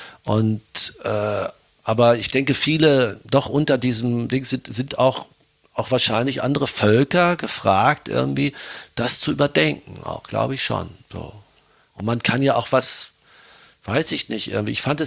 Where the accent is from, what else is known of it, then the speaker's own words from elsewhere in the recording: Germany; now in Austria; rede jetzt von mir als Deutscher, als Piefke in Österreich